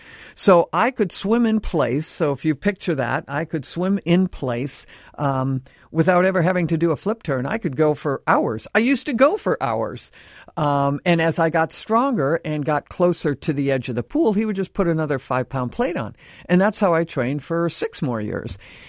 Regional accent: Land O'Lakes, Wisconsin, United States; Growing up in Wisconsin, Land O'Lakes, Wisconsin, my parents were my coaches.

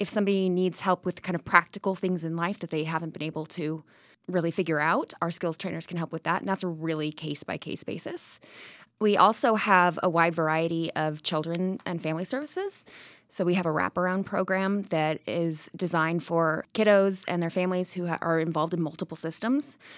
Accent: California, United States; also born or lived in Scotland; Well, I grew up in Northern California, and I ended up moving to Scotland and doing my bachelor's degree in herbal medicine.

